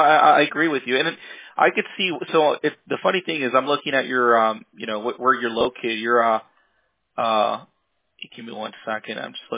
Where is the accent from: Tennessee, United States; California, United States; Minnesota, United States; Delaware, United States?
California, United States; also born or lived in Cleveland; Honestly, I was born and raised in California.